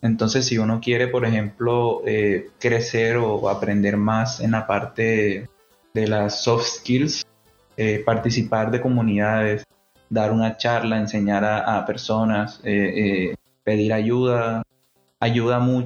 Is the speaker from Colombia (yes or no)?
yes; Barranquilla, Atlántico, Colombia; moved away as an adult; also born or lived in Chile; yo viví mucho tiempo en Chile. Yo soy colombiano, pero migré a Chile en el 2012 y viví 10 años allá. Entonces, viví el tema de la comunidad de desarrollo, lo viví más allá, porque en Colombia, bueno, yo soy de Barranquilla